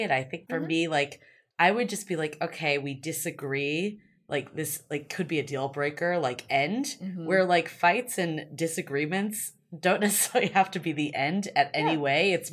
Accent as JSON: {"language": "English", "town": "Boston", "region": "Massachusetts", "country": "United States", "said": "because I'm from Boston also."}